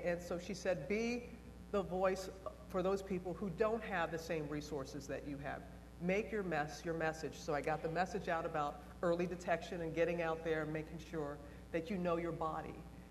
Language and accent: English; Mississippi, United States; Tennis was my love growing up in Mississippi.